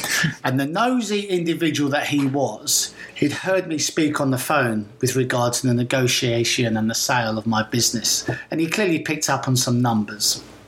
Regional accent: Bromley, London, United Kingdom; I was born in Bromley. I was born in Widmore Road in 1968, long time ago now. I grew up in Gilbert Road and then I grew up in London Lane.

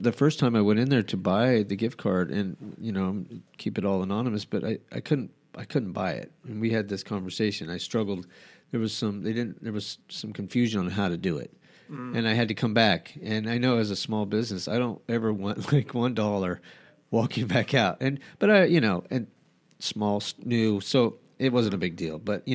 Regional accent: Albuquerque, New Mexico, United States; also born or lived in San Diego; now in Rehoboth, United States; I grew up in Albuquerque. I moved here from San Diego.

